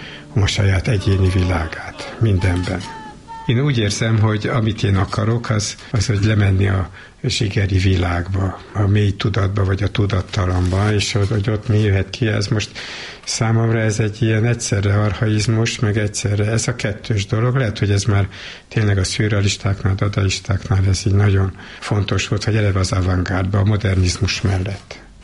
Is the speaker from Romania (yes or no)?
no; Tahitótfalu, Pest, Hungary; Utána decemberben kiállítottam Tahitót faluban. A szülőfalumban is.